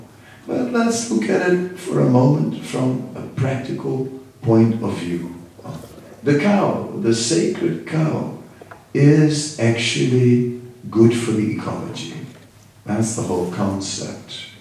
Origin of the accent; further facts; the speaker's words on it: Netherlands; it puzzled me because I'm from the Netherlands and, you know, it's one of those countries where you got so many cows.